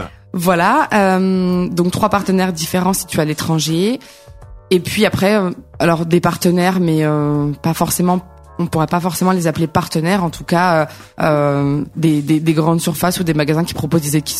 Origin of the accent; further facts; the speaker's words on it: Dijon, Bourgogne-Franche-Comté, France; je suis originaire de la région de Bourgogne. Je viens de Dijon précisément, région dans laquelle j'ai toujours vécu, grandi.